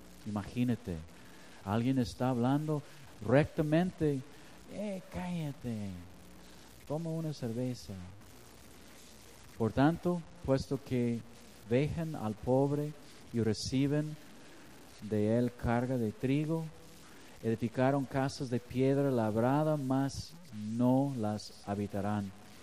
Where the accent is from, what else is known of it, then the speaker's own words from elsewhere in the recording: Mexico; Yo tengo puro peso, soy mexicano, llévame.